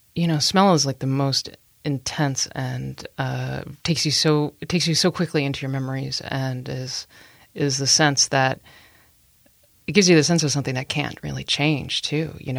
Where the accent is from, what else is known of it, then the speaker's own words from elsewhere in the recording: Annandale, Virginia, United States; where I grew up in Annandale. My mom is from the Philippines